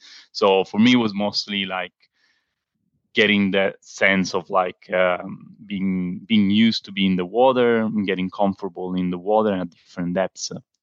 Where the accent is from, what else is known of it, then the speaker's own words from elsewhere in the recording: Syracuse, Sicily, Italy; English is a second language; Well, I'm from Sicily, so from the south of Italy, and I'm lucky enough to be born very close in Syracuse, so on the coast.